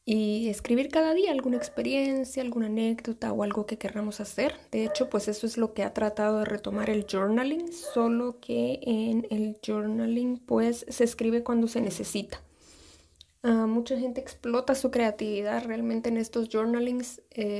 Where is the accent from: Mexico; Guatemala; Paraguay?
Guatemala; Yo soy de Guatemala y pues este país es muy turístico.